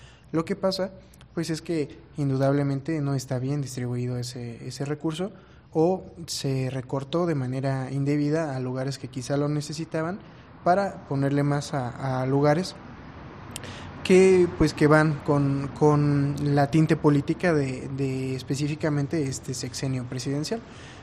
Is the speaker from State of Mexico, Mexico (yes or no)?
yes; Ixtlahuaca, State of Mexico, Mexico; Evidentemente el amor por Ixtlahuaca, el amor por mi pueblo siempre va conmigo, siempre lo llevo en el corazón, y a donde quiera que voy pues orgullosamente digo que soy ixtlahuacense.